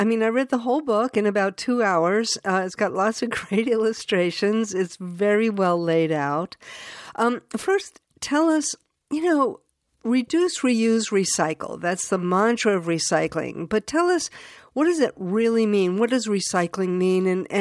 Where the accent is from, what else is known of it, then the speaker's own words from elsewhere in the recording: East Hampton, New York, United States; my hometown in East Hampton